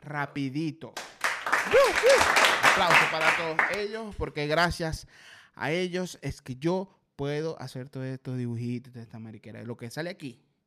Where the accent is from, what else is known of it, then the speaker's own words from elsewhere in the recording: Maracaibo, Zulia, Venezuela; eso nada más lo usamos en Maracaibo, este verbo, vamos a pegárnosla. O sea, de verdad que nosotros somos, yo estoy muy orgulloso de donde vengo, pero es que nosotros somos raros también.